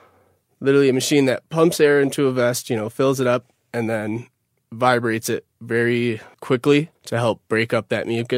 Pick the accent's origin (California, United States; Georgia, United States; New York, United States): New York, United States; Utica; I'm originally from Utica, New York